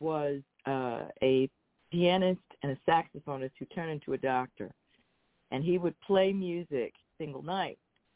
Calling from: United States; Oh, I am right outside of Washington, D.C.

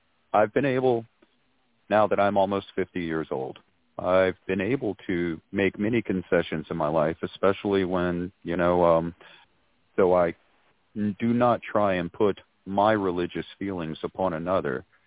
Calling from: South Carolina, United States; I'm calling from South Carolina.

